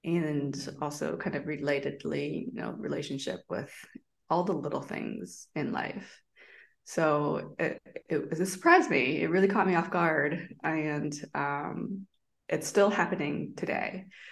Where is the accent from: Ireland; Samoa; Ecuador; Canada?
Canada; also born or lived in United States; now in Taiwan; as you mentioned, and I was born in Taiwan, immigrated to Canada when I was little, and then was educated in the States since grad school